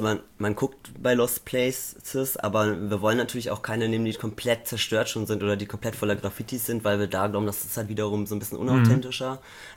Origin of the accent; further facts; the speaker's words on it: Münster, North Rhine-Westphalia, Germany; wir kommen aus Münster.